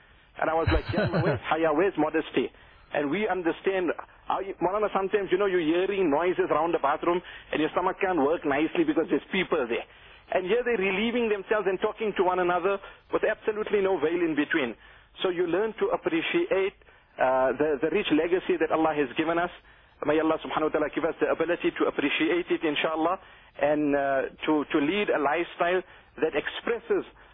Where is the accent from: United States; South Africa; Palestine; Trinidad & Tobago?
South Africa; Nowhere near as tasty as our South African bread, but averagely we used to pay more than 50 rand for half a loaf of bread.